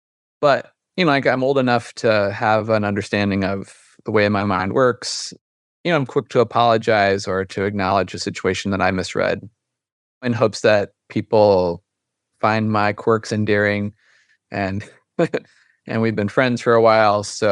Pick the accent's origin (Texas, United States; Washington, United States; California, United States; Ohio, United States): Ohio, United States; now in Brooklyn, United States; So I live in Brooklyn, New York. It's a very liberal bubble. Like, I'm originally from Ohio.